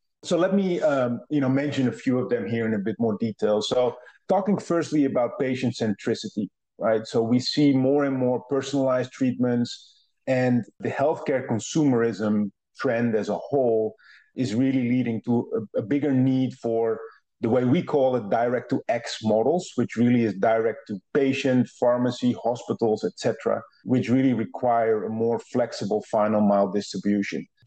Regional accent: Netherlands; I'm originally Dutch, so I'm from the Netherlands, and that's also where I started my career with DHL.

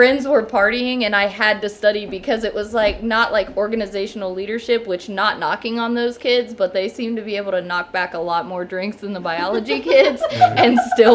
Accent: New Carlisle, Ohio, United States; New Carlisle, Ohio.

